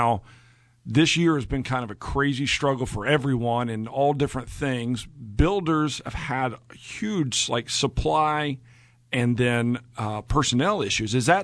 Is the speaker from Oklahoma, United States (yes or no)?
yes; Oklahoma City, Oklahoma, United States; I grew up here in Oklahoma City, and one of my earliest memories was the 1980s